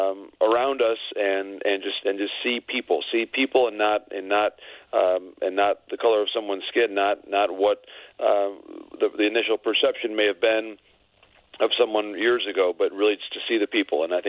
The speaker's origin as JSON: {"language": "English", "country": "United States", "said": "as an American, someone who's been really fortunate to be born in this country"}